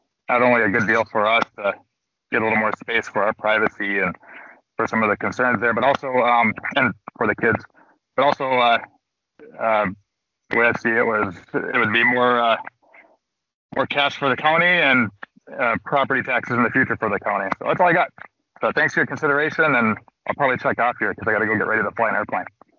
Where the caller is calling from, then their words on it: Hawaii, United States; I'm from calling from Maui right now, about a half hour till he puts back to Portland.